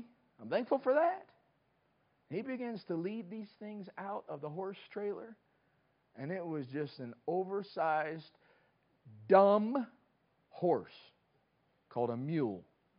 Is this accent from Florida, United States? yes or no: no; North Carolina, United States; I'm from the North Carolina coast